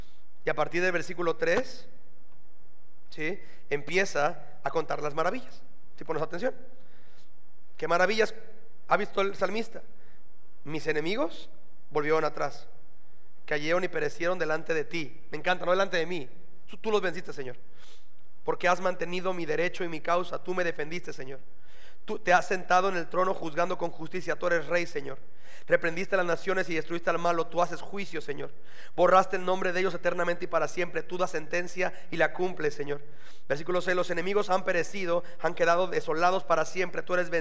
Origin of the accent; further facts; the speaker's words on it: Mexico; Los que somos clásicos mexicanos